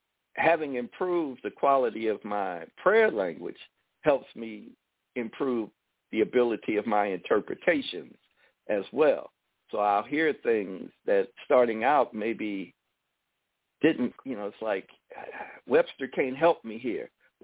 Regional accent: India; When I was growing up in India, I knew that all this was true.

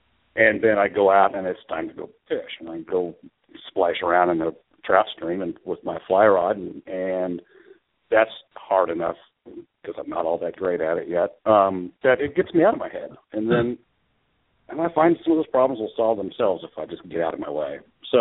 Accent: Kansas, United States; I grew up in Kansas, and there was three channels, and they were in black and white on the TV.

